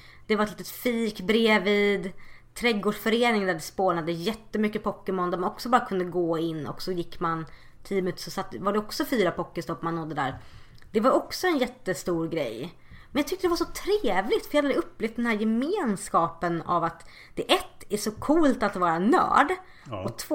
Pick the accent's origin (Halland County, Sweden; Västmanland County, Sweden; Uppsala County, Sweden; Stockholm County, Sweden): Halland County, Sweden; Kungsbacka; i Lilla Kungsbacka där jag växte upp.